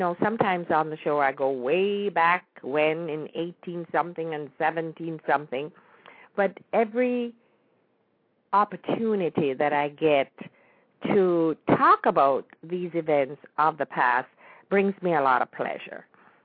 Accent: Jamaica; now in United States; I was privileged to be born and raised in Jamaica. Although I've lived the majority of my life in the United States, where I broadcast from

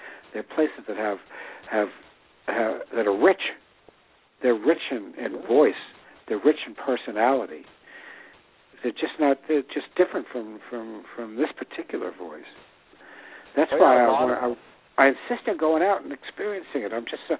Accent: New York, United States; Yeah, for me as a New Yorker, I mean, you know, I've got this myopic New York thing

